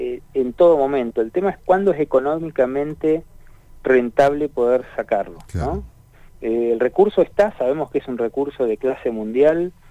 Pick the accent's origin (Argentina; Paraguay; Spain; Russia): Argentina; Neuquén; los neuquinos y los argentinos